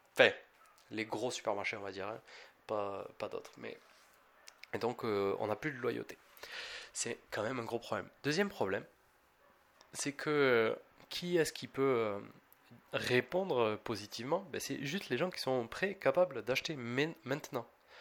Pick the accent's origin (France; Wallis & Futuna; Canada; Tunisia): France; mais nous, on s'en fout de Thanksgiving, on est français.